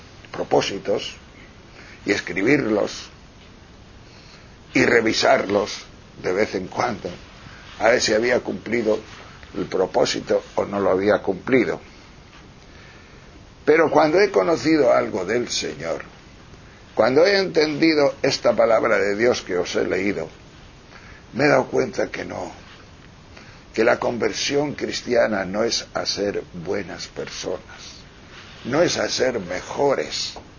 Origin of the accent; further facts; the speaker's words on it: Tejerina, Castile and León, Spain; Y Madrid y Tejerina, que es mi pueblo.